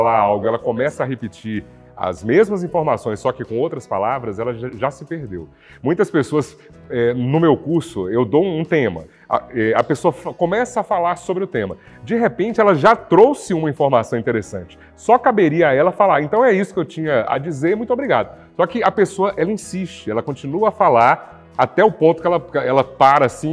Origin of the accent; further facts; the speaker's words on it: Serranópolis, Goiás, Brazil; Antigamente, quando eu era criança, adolescente, lá em Serranópolis, eu ouvia uma rádio que era extraordinária